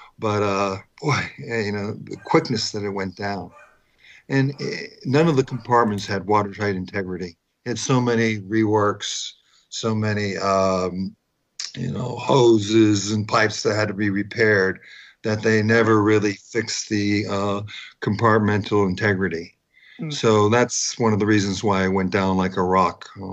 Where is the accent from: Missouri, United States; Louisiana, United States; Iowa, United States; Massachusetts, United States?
Massachusetts, United States; Falmouth; I grew up on the Cape and Woods Hole, which is part of Falmouth.